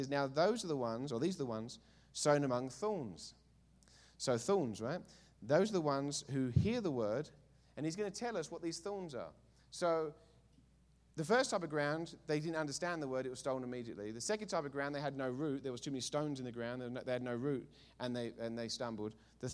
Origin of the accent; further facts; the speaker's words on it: East of England, United Kingdom; now in United States; I'm from Essex, and I speak really fast from where I'm from in England